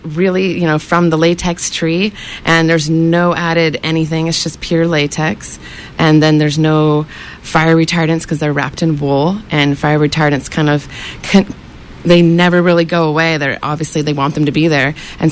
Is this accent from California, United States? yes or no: yes; Fremont, California, United States; now in Chico, United States; Yeah, I grew up in the Bay Area and came to Chico for college and stayed, yeah.